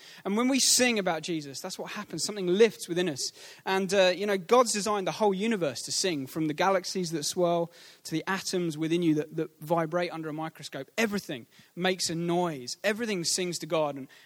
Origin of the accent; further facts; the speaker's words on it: South West England, United Kingdom; When I was in Devon, I grew up in Devon in the Shire.